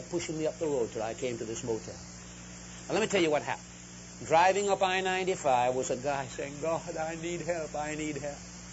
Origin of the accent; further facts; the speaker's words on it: Titusville, United States; I'm from Titusville, and I'm a Baptist minister.